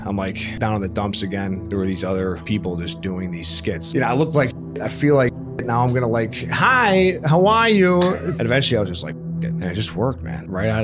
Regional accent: Chicago, Illinois, United States; I'm from Chicago.

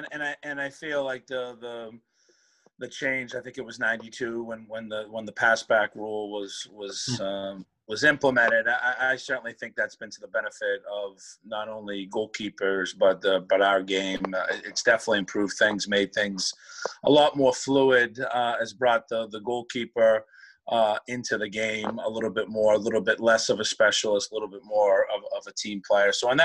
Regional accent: United States; Being an American overseas, certainly working with goalkeepers

